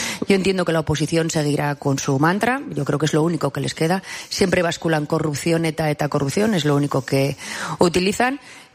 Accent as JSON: {"language": "Spanish", "region": "Navarre", "country": "Spain", "said": "eso nos tiene que enorgullecer como navarros y navarras"}